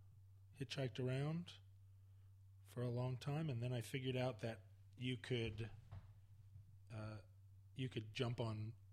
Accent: Alaska, United States; I was from Alaska, so I didn't have a very good. I mean, Alaska is part of America, but it's also a foreign country in a way.

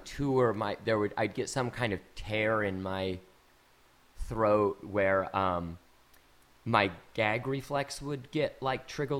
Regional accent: Kirkland, Washington, United States; also born or lived in Eastgate; I grew up in, I lived in Kirkland.

